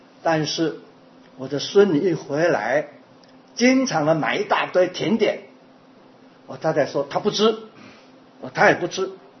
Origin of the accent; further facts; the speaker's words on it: Taiwan; now in United States; 我从台湾来，我不会开车。到了加州，我们学自动排档